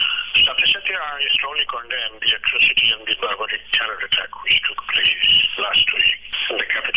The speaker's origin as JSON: {"language": "Bangla", "country": "Bangladesh", "moved": "yes", "lives_now": "London, United Kingdom", "said": "বাংলাদেশে জঙ্গিবাদ সন্ত্রাসী কর্মকাণ্ডে আমরা প্রবাসী বাংলাদেশিরা সিরিয়াসলি কনসার্ন।"}